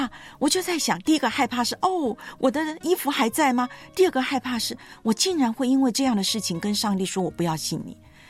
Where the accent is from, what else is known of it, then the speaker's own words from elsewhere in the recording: Taiwan; now in Taipei, Taiwan; 而且当时我是离家，就是从我的家乡那个城市到台北